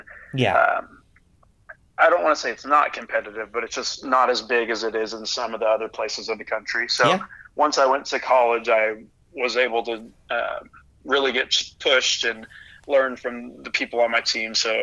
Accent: Canby, Oregon, United States; also born or lived in Bend; I was born in Bend, and my dad was a high school football and baseball coach. Uh-huh. And we moved to Canby because my dad got a job at the high school.

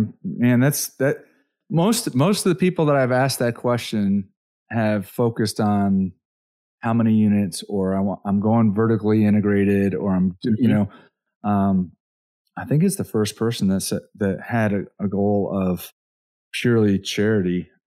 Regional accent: Brookfield, Connecticut, United States; now in Dallas, United States; So I grew up in Connecticut. I've been in the Dallas area for the last 10 years.

